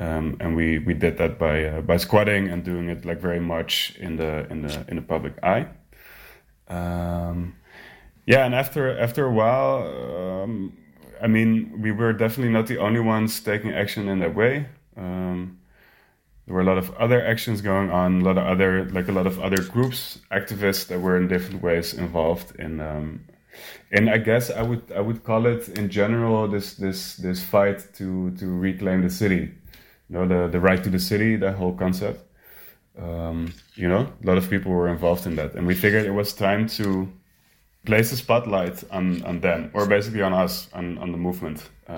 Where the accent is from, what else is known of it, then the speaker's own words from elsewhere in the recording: Amsterdam, North Holland, Netherlands; I'm from Amsterdam, born and raised here, so I'm Dutch. I'm a writer and an activist.